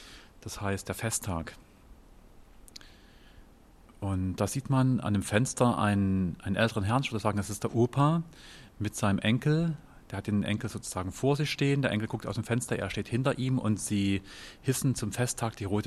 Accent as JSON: {"language": "German", "town": "Dresden", "region": "Saxony", "country": "Germany", "tie": "born or raised there", "also_born_or_lived": "Radebeul", "said": "Nee, ich bin in Dresden aufgewachsen, bin in Radebeul geboren."}